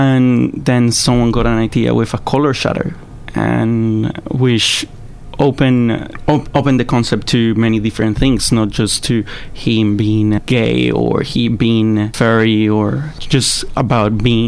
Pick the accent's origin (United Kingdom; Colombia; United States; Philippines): Colombia; English is a second language; now in Australia; I'm from Colombia.